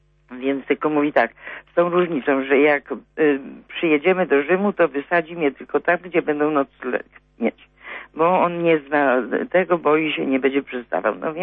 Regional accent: Dukla, Subcarpathian Voivodeship, Poland; no skąd jestem, jestem akurat z Dukli

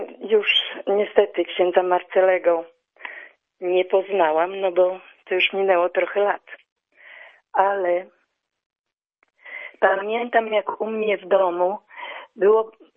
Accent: Końskie, Świętokrzyskie Voivodeship, Poland; moved away; pochodzę z Końskich. I wyjechałam w latach 60, pod koniec 65 roku wyjechałam.

